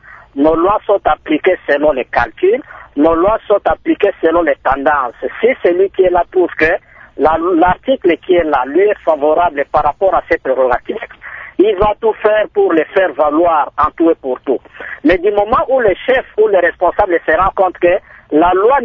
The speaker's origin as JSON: {"language": "French", "country": "DR Congo", "said": "si nous devons être réalistes en tant que Congolais"}